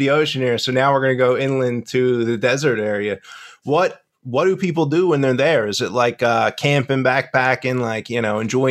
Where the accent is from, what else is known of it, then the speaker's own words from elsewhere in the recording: Philadelphia, Pennsylvania, United States; moved away as an adult; now in Chicago, United States; So, I mean, I grew up in Philadelphia. I moved to Chicago like 5 years ago to be near my daughter.